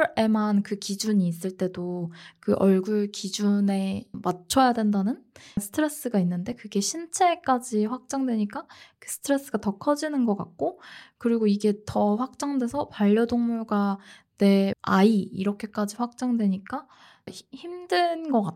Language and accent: Korean; South Korea; 한국에서 나고 자란 사람 입장으로서